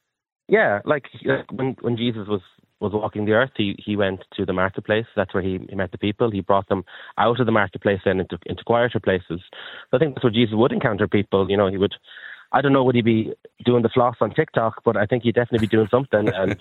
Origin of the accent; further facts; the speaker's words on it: Ireland; There's around 600 Irish young people here all together. We're going out to meet as an Irish group this morning and have a talk.